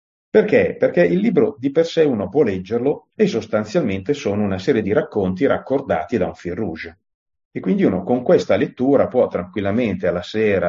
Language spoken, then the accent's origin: Italian; Milan, Lombardy, Italy; da buon milanese con ascendenti calvinisti